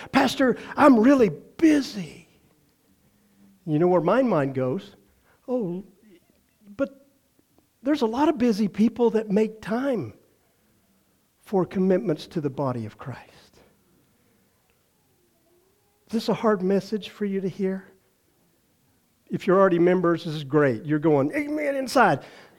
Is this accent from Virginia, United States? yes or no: no; Texas, United States; Okay, you can talk to me. I'm from Texas. I love people.